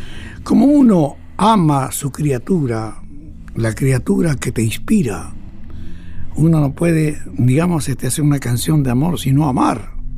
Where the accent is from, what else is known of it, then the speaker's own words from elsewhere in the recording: Misiones, Argentina; also born or lived in Buenos Aires; Entonces nos vinimos nosotros de Misiones a Buenos Aires.